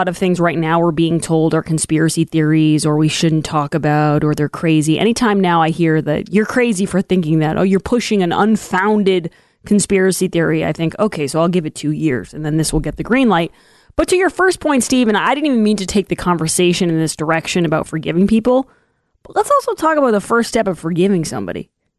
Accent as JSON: {"language": "English", "country": "Ireland", "said": "I'm a pretty forgiving person. I really don't hold a grudge, especially for being an Irish woman."}